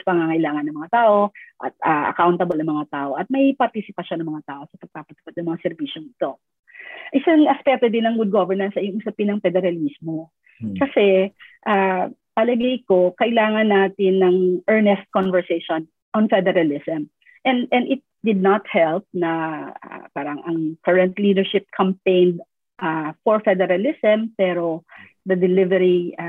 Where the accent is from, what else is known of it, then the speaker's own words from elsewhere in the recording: Mindanao, Philippines; And I'm for federalism because I'm a Mindanaoan.